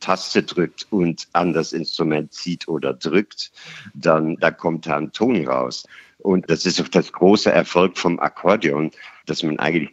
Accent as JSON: {"language": "German", "country": "Netherlands", "second_language": "German", "moved": "yes", "lives_now": "Germany", "said": "ich komme aus den Niederlanden und wenn man dann als fremder Musiker in Deutschland kommt, hat man erstmal keine Arbeit."}